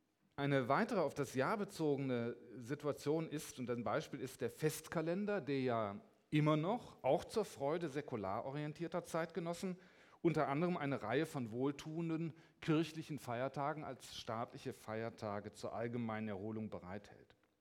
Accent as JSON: {"language": "German", "town": "Cologne", "region": "North Rhine-Westphalia", "country": "Germany", "said": "Sie wissen, ich bin Kölner, aber ich bin auch gerne in Hamburg."}